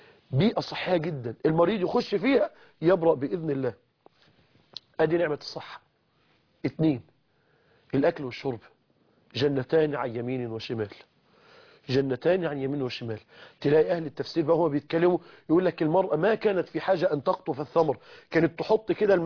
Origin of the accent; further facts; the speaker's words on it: Mansoura, Dakahlia, Egypt; مغني كان عندنا في المنصورة مشهور جدا في الأفراح الشعبية